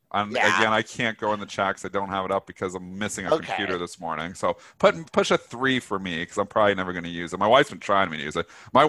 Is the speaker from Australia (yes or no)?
no; Canada; I am Canadian.